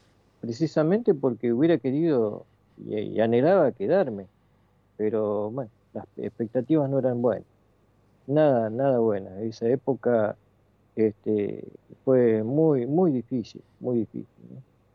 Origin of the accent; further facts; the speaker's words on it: Santo Tomé, Santa Fe, Argentina; now in Patagonia, Argentina; vivo en la Patagonia, pero soy santafesino.